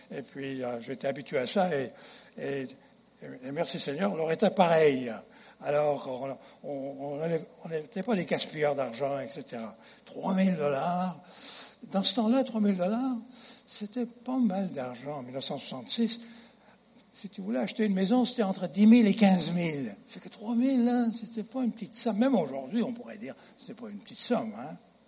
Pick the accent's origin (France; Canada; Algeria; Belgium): France; moved away as an adult; J'avais 19 ans, moi, quand j'ai quitté chez moi en France. Et j'ai été aux États-Unis dans le but de faire de l'argent